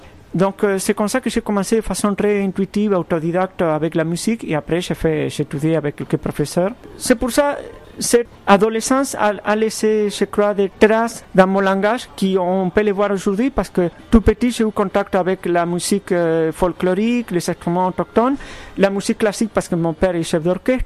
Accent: Buenos Aires, Argentina; French is a second language; also born or lived in Lisbon; now in France; je suis né à Lisbonne. Mais j'ai rien de portugais, ma famille habite au Buenos Aires et j'ai grandi à Buenos Aires. Et je suis en France depuis l'année 97.

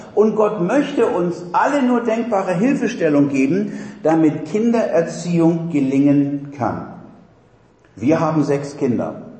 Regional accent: Ahrensburg, Schleswig-Holstein, Germany; Da gab es mal in Ahrensburg, in meiner Heimatstadt, so eine nette Geschichte.

